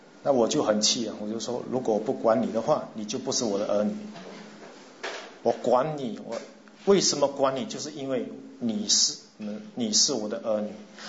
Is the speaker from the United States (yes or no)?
no; Singapore; 我是新加坡人